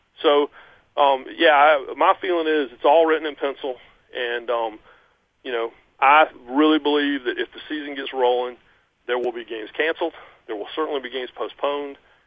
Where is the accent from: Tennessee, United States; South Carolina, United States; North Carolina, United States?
North Carolina, United States; and because I grew up on Tobacco Road, you guys know my dad was an ACC referee for 40 years.